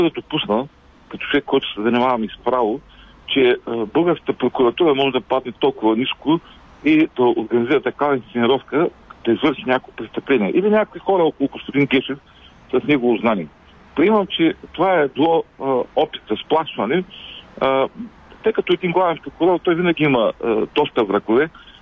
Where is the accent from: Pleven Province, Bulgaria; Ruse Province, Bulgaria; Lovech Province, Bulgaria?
Ruse Province, Bulgaria; Ruse; съм от Русе.